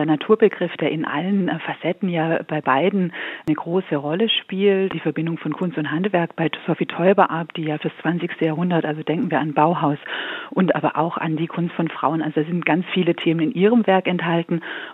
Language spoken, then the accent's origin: German; Stuttgart, Baden-Württemberg, Germany; born there; also born or lived in Berlin